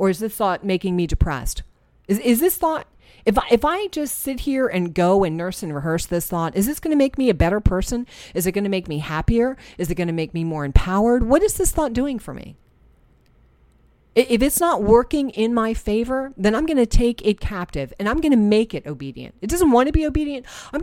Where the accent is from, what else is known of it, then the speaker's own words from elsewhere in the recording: New Jersey, United States; maybe it's because I'm from New Jersey, happy thoughts never just pop into my head.